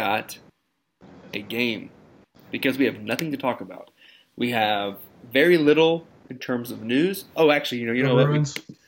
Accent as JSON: {"language": "English", "town": "Atlanta", "region": "Georgia", "country": "United States", "said": "from Atlanta. … from Atlanta."}